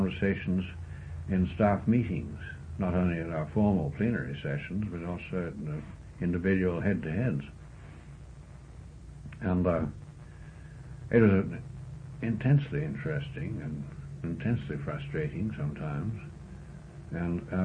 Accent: Canada; they put me into a billet which turned out to be too sensitive for a Canadian to hold. So I was moved.

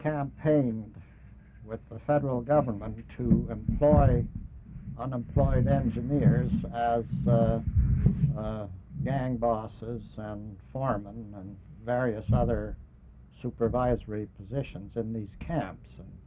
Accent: Trochu, Alberta, Canada; born there; I was born in Trochu, Alberta, on the 22nd of May 1910. My parents were immigrants from France, and the village of Trochu had been founded by a group

